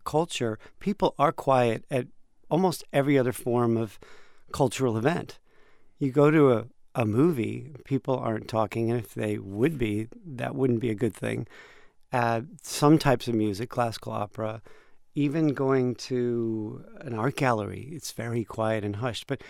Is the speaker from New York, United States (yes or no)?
no; Chicago, Illinois, United States; also born or lived in London; No, I'm not British. Yeah. I'm from Chicago, but I lived there for a while.